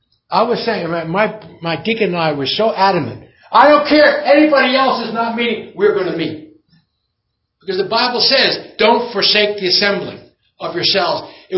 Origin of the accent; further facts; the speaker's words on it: Short Hills, New Jersey, United States; You know, I didn't come from wealth. I came from Jewish Short Hills. All my friends, rich, you know, summer homes, you know, camp, Florida, skiing, everything. I had nothing. I mean, we were middle class.